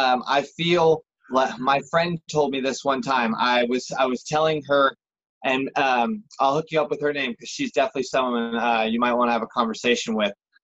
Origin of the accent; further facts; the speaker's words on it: Oakley, California, United States; I grew up in the Bay Area in Oakley, California. So Tahoe was about an hour drive.